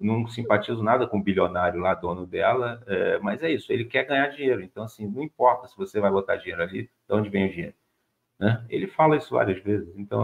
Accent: Rio de Janeiro, Brazil; Nosso Rio de Janeiro, que eu amo, sou Rio de Janeiro, nasci e criado aqui no Rio de Janeiro. Amo esse estado, essa cidade.

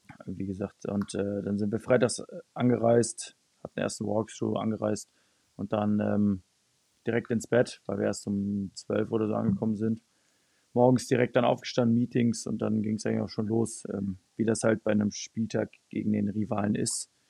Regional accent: Tyrol, Austria; Oder eigentlich würde man als Tiroler jetzt sagen, in den Hügel und nicht in den Berg.

